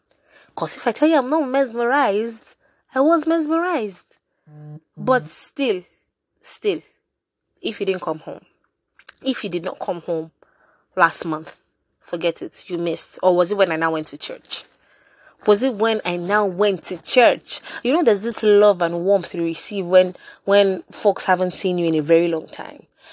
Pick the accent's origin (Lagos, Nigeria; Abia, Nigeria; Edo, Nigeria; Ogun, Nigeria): Edo, Nigeria; Benin City; I'm not a Bini girl, but I grew up in Bini. I spent most of my life in Bini.